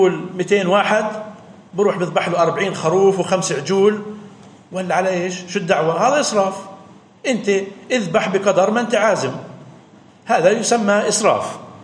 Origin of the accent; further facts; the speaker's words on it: Palestine; احنا كفلسطينيين علينا نعمل اللي بنقدر عليه